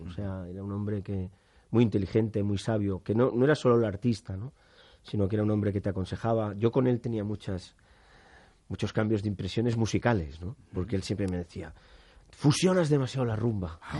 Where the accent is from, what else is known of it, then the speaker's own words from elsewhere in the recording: Barcelona, Catalonia, Spain; yo soy del barrio de Gracia